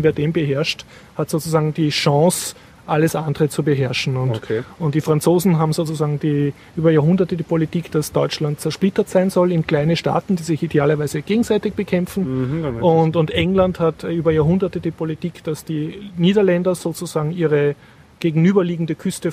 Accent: Austria; als Österreicher ist das nicht so erfreulich

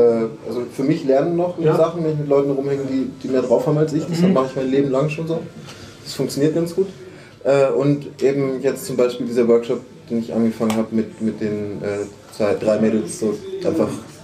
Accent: Baden-Württemberg, Germany; also born or lived in Kiel; Ja, und dann bin ich irgendwann umgezogen worden nach Stuttgart, also in die Nähe.

